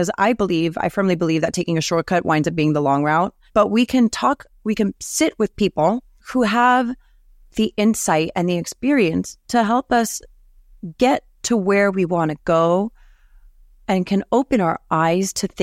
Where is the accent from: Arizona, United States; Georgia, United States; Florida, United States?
Florida, United States; Miami; moved away as an adult; now in Portland, United States; which I went to school in my hometown of Miami, I packed up my car and I drove across the country from Miami, Florida to Portland, Oregon, right?